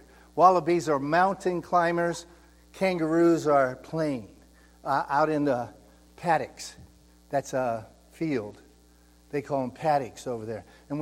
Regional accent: Ohio, United States; so I'm from Ohio, and it's like here.

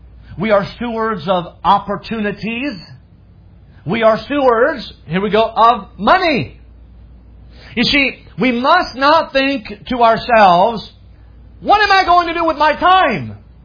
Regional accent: France; When I grew up in France, every New Year, so every year would happen.

